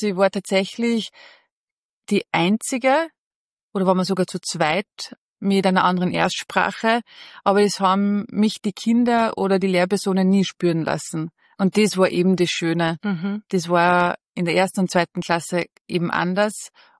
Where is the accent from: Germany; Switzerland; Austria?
Austria; first language Bosnian; German is a second language; Und zwar sage ich immer, ich bin Österreicherin mit bosnischen Wurzeln.